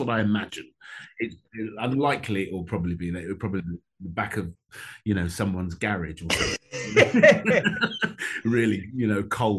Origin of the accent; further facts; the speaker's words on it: Hackney, London, United Kingdom; I grew up in Hackney, Toby. You know, Hackney in the 70s and 80s.